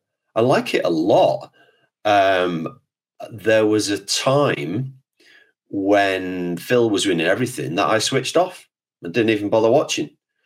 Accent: England, United Kingdom; look, we're English.

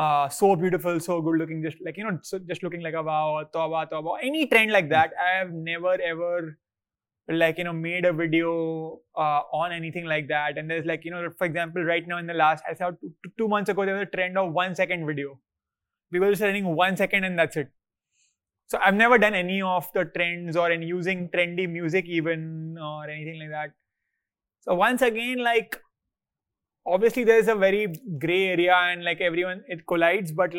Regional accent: Kolkata, West Bengal, India; I'm from Calcutta, so like puchkas.

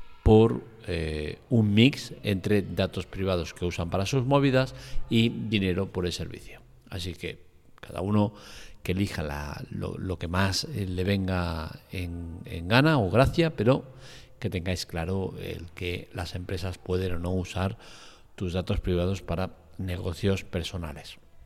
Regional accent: Spain; siendo española

